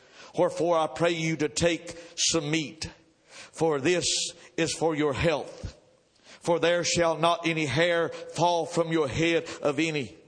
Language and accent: English; Georgia, United States; born there; I was born in Georgia